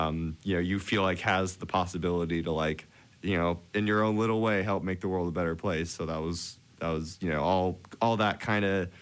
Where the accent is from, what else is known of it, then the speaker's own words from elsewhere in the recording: Washington, United States; I grew up on the Olympic Peninsula in Washington, which is home to the Olympic National Park and a lot of really fantastic outdoor wild places